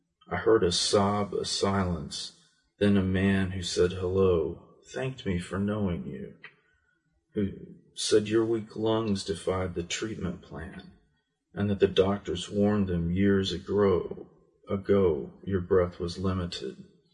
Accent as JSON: {"language": "English", "town": "Fort Worth", "region": "Texas", "country": "United States", "tie": "born or raised there", "said": "Wedgwood is the name of the suburb that I grew up in Fort Worth, Texas."}